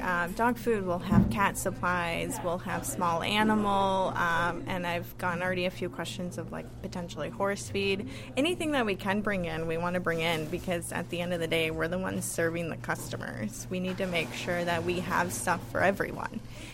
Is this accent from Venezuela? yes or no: no; Sackville, Canada; We are from Sackville. We just moved here over a year ago.